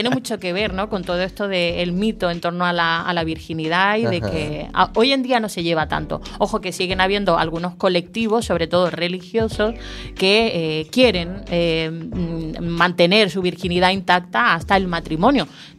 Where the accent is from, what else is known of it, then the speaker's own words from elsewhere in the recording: Chile; born there; Porque yo nací en Chile